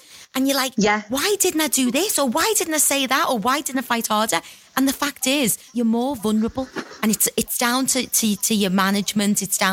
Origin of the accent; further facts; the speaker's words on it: Liverpool, North West England, United Kingdom; accent: Scouse; It was written in my accent, so obviously I could really warm to the characters. You know, all the name, the places, the localisms that you put in there. For the likes of us Scouse girls, us ladies of Liverpool, it was just a joy